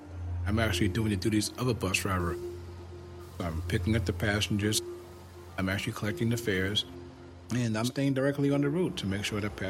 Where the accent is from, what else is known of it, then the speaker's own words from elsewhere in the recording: Brooklyn, New York, United States; born there; I was born in Brooklyn.